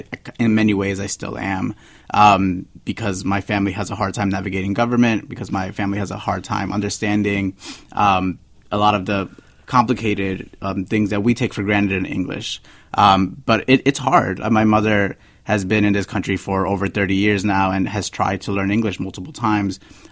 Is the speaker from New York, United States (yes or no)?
no; Perth Amboy, New Jersey, United States; We grew up in Perth Amboy, New Jersey, a heavily Hispanic city in New Jersey.